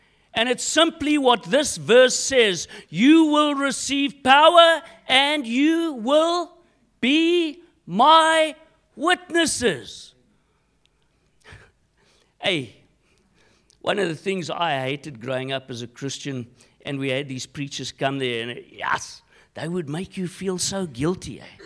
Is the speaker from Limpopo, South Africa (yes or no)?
no; Vereeniging, Gauteng, South Africa; I grew up in Vereeniging. I still stay in Vereeniging.